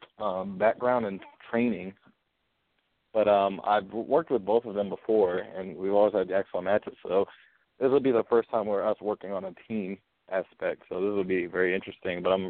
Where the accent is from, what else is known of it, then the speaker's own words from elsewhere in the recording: Tacoma, Washington, United States; born there; also born or lived in Frankfurt, Germany; I was born in Tacoma, Washington, and was there for only 2 weeks of my life. And and then moved to Frankfurt, Germany shortly after that and stayed in Germany until I was 7 years old.